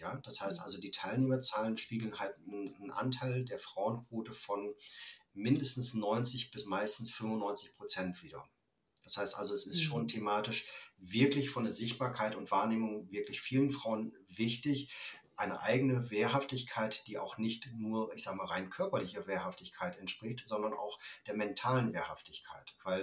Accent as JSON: {"language": "German", "town": "Osnabrück", "region": "Lower Saxony", "country": "Germany", "tie": "born there", "said": "ich komme gebürtig aus Osnabrück"}